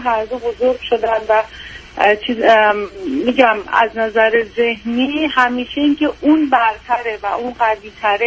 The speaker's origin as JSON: {"language": "Persian", "country": "Iran", "moved": "as an adult", "said": "8 سالش بود ما از ایران اومدیم"}